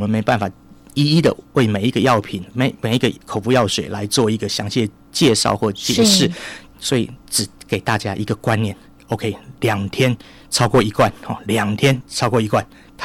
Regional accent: Taiwan; 我们台湾人有一个个性就非常节俭的

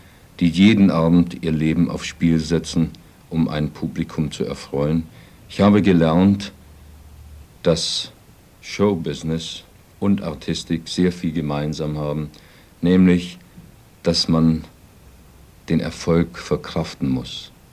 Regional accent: Vienna, Austria; born there; Ich bin hier in Wien geboren, im 8. Bezirk geboren, in der Laudunggasse 10, in der 4. Etage. Dritter Stock, so.

